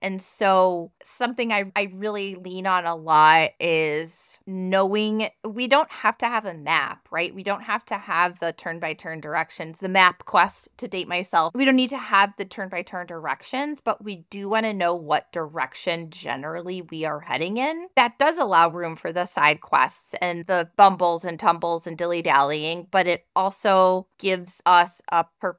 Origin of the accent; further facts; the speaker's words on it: Chicago, Illinois, United States; I'm from Chicago, but I've lived here. We're Midwest.